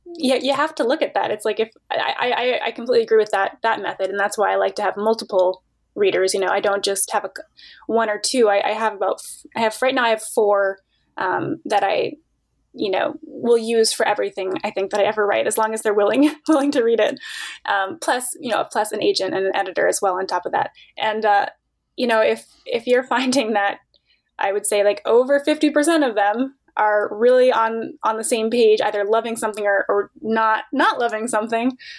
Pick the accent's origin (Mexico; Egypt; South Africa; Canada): Canada; now in United States; I'm Canadian and I'm American now. I'm a dual citizen, but I'm originally from Canada, and I am able to get home, you know, to do events in Ontario fairly regularly